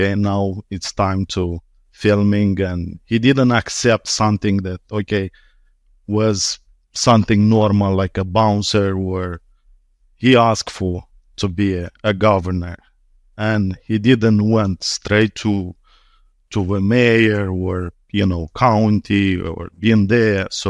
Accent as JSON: {"language": "English", "town": "Nisporeni", "region": "Nisporeni District", "country": "Moldova", "tie": "born there", "second_language": "English", "said": "So I was born in Nisporen, and then I went to Chisinau, which is capital of Moldova."}